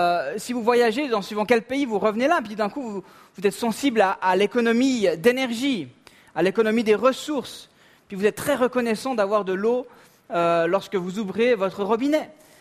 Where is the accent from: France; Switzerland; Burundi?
Switzerland; Vaud; Non, je suis vaudois. J'aime le lac Léman.